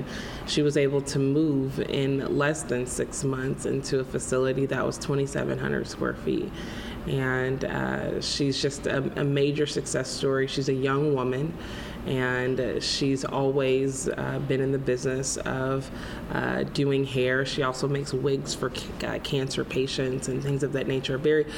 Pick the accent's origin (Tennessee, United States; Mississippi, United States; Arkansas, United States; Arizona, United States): Mississippi, United States; moved away as an adult; So I am originally from Mississippi, and I came to Iowa to go to Drake several years ago as a broadcast news and politics major.